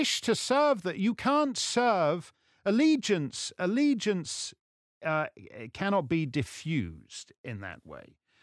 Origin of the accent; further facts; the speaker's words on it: London, United Kingdom; I'm a Londoner.